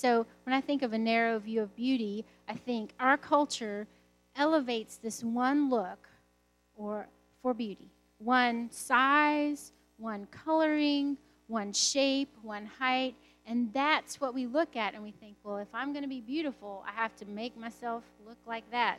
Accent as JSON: {"language": "English", "region": "the South", "country": "United States", "tie": "born or raised there", "said": "because I grew up in the South, that there would be a place without biscuits."}